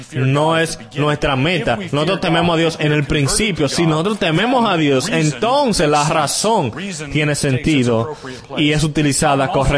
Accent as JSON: {"language": "Spanish", "region": "Idaho", "country": "United States", "second_language": "Spanish", "said": "I'm from Idaho. Soy de Idaho."}